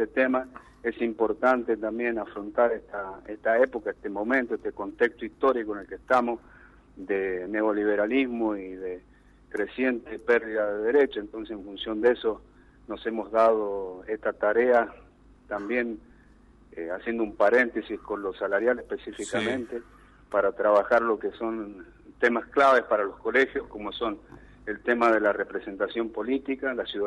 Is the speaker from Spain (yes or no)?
no; San Juan, Argentina; No, yo soy sanjuanino, de buena cepa, sanjuanino de puro sol y vino.